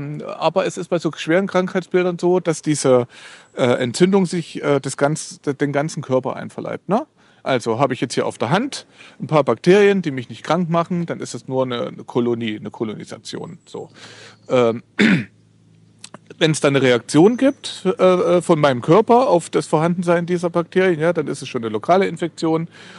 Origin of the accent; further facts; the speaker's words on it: Ilmenau, Thuringia, Germany; Ich bin übrigens hier in Thüringen, ja. Meine alte Heimat Ilmenau, stehe auch vorm Hotel